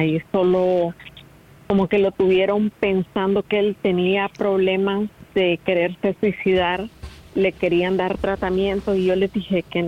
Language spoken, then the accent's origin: Spanish; Nicaragua; moved away; vive en mi país. Somos de Nicaragua, pero vivimos allí ya más de 10 años.